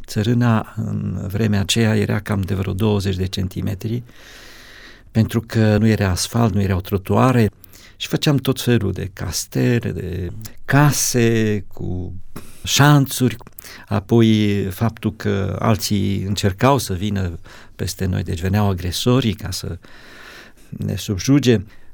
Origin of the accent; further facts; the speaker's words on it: Dracea, Teleorman, Romania; born there; M-am născut într-o familie destul de săracă. Locul nașterii este în Telorman, comuna Dracea, atunci raionul Turnu Măgurele. Este așezată exact la jumătatea drumului între Alexandria și Turnu Măgurele.